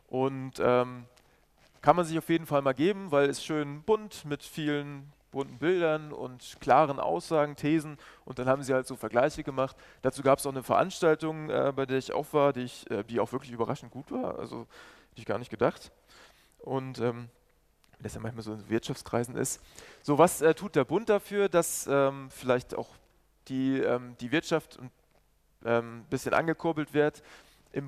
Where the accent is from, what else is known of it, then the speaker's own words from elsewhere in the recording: Berlin, Germany; So, ich bin halt aus Berlin